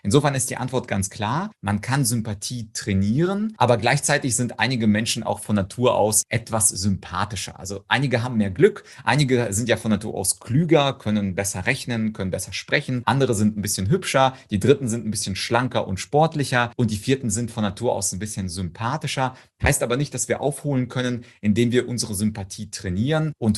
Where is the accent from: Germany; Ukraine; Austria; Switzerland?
Ukraine; Ich komme zum Beispiel aus der Ukraine